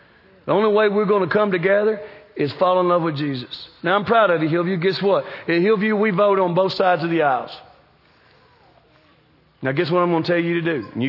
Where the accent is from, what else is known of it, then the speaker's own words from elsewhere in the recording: Kentucky, United States; And I had a big old truck, and I was from Kentucky, and it had a license plate on it.